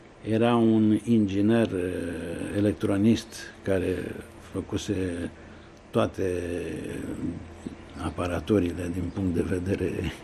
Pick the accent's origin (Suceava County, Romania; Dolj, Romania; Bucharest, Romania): Bucharest, Romania; Din București, nu? Dintr-o mahala care se numea Apărătorii Patriei. S-au schimbat multe lucruri acolo, s-au făcut niște șosele. Deci în spatele casei începea porumbul. Noroiul până la gleznă